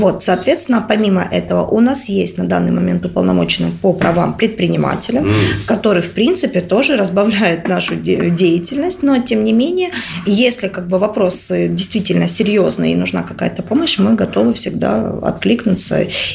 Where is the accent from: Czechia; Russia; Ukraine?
Ukraine; Makiivka, Donetsk Oblast; Я уроженка города Макеевки, это буквально 20 километров, 18 километров от города Донецк.